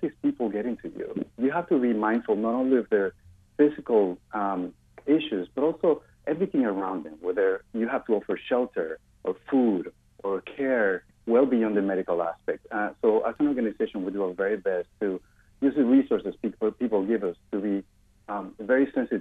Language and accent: English; Panama; I'm originally from Panama, and the first time I saw a child with a cleft lip or in a cleft palate was back in 1992